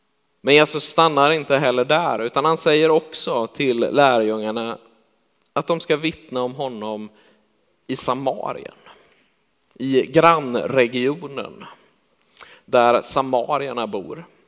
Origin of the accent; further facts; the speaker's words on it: Karlstad, Värmland, Sweden; och jag är uppväxt i Karlstad, eller i Skårekyrkans församling där